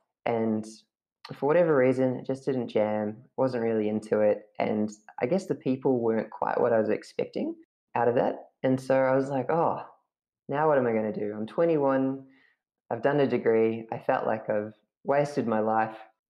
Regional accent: Katikati, Bay of Plenty, New Zealand; moved away as an adult; I grew up in New Zealand, so I was born in New Zealand, and I basically lived the first 18 years of my life in a little town called Katikati

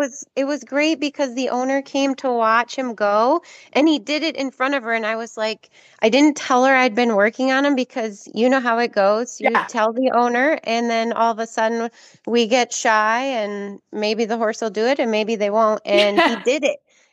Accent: Oregon, Wisconsin, United States

